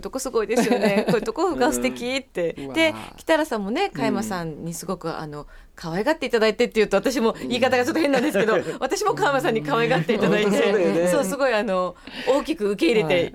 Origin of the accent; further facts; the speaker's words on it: Fukuoka, Japan; 地元福岡イムズホールで行います